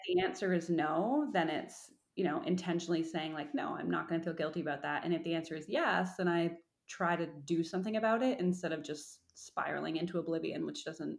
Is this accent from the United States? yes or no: no; Canada; I'm Canadian, so we have between a year and 18 months of maternity leave